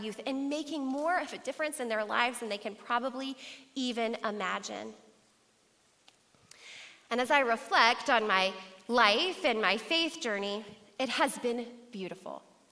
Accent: Georgia, United States; also born or lived in Macon; I was born in Macon, Georgia, to two wonderful parents. We first lived with my grandparents, and then we moved to the suburbs of Atlanta.

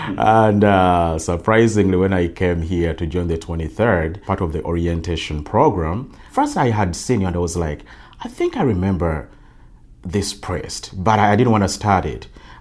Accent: Uganda; Growing up in Uganda, the only people I knew were Ugandans of my tribe, the Baganda. Everything was celebrated, you know, in my mother tongue, sometimes English and Latin.

